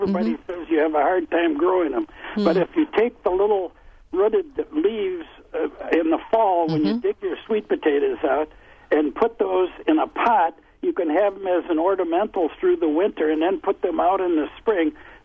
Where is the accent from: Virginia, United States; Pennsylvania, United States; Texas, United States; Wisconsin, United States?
Wisconsin, United States; Wausau; Central Wisconsin.